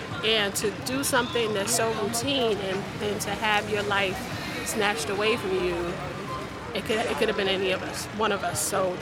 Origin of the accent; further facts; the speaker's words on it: Staten Island, New York, United States; We are from Staten Island, New York.